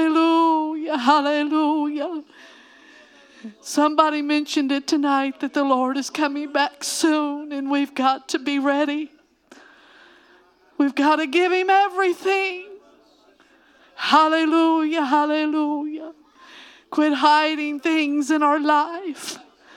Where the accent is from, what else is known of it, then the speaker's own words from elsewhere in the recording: Indianapolis, Indiana, United States; I grew up here in Indiana, in Indianapolis, a little girl receiving the Holy Ghost at Calvary Tabernacle 48 years ago.